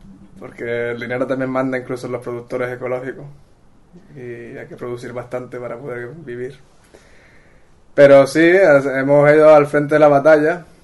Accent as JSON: {"language": "Spanish", "region": "Canary Islands", "country": "Spain", "said": "Yo particularmente soy de Canarias y en Canarias solo se cultiva el 15% de lo que se come."}